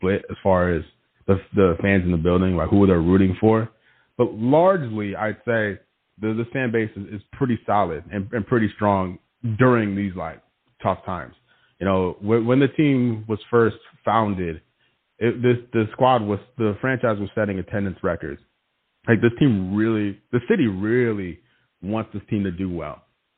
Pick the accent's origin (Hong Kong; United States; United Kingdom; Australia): United States; St. Louis, Missouri; now in Charlotte, United States; Like, I'm not from Charlotte originally. I'm from St. Louis originally, right?